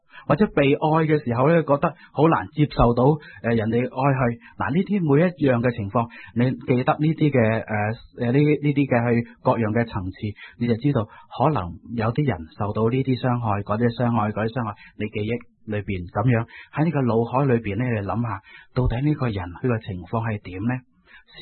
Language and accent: Cantonese; Hong Kong; 因为有好多人，特别我哋香港人咧，好注重物质嘅